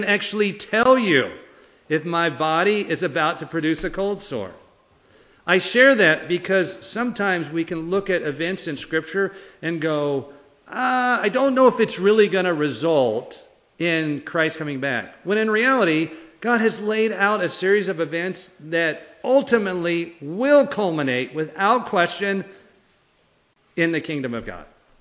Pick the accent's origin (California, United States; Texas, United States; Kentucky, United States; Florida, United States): California, United States; growing up in California, going to the beach, surfing with no sunscreen